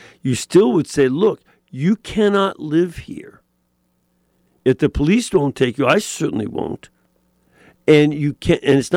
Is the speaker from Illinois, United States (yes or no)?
yes; Chicago, Illinois, United States; I'd been there to visit, but I'm not from there. I'm originally from Chicago.